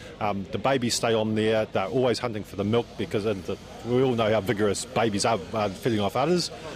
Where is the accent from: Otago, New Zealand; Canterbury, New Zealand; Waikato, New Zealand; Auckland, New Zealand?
Otago, New Zealand; from Simple Naked Soap, and I'm a goat farmer from South Otago.